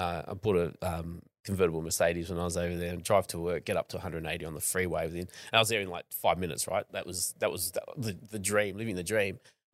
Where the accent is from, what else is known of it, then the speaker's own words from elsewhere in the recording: Australia; he goes, oh, where are you from? I'm from Australia.